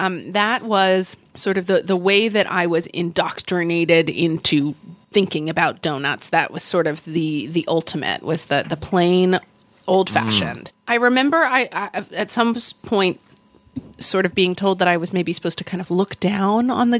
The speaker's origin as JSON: {"language": "English", "region": "Oklahoma", "country": "United States", "tie": "born or raised there", "said": "Winchell's was totally a thing where I grew up in Oklahoma."}